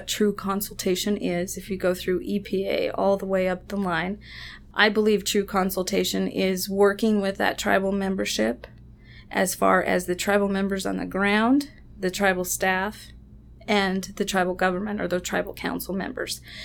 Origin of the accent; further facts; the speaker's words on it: Nevada, United States; I grew up on the Walker River Reservation. My parents moved there when I was 4 years old.